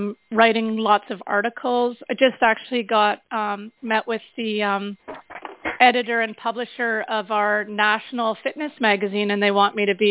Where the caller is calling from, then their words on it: Vancouver, British Columbia, Canada; nice to meet all of you. I'm calling from Vancouver, Canada.